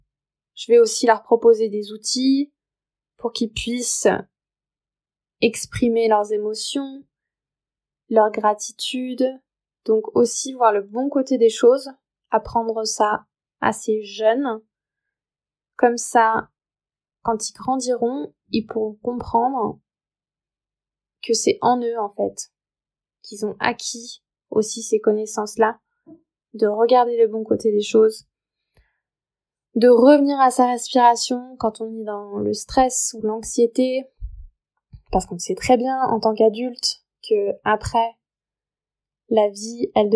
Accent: United States; also born or lived in France; suis franco-américaine, mon papa est américain, ma maman est française et je suis née aux États-Unis et j'ai grandi entre les deux pays.

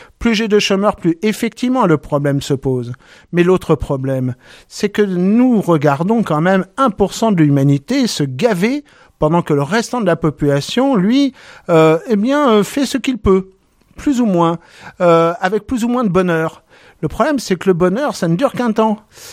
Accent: France; ce que nous en tant que Français, nous avons

